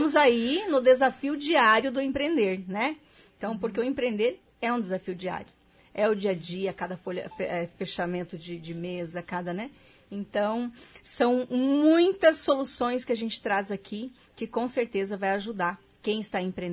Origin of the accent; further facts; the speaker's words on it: Paraná, Brazil; also born or lived in Santa Catarina; Eu nasci em Santa Catarina, me criei no Paraná, no oeste do Paraná